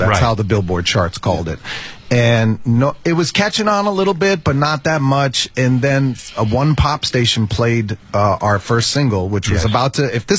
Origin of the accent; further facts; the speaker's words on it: Dorchester, Massachusetts, United States; when you're a kid growing up in Dorchester, you know, it's not a matter of, you know, if I'm going to steal a car one day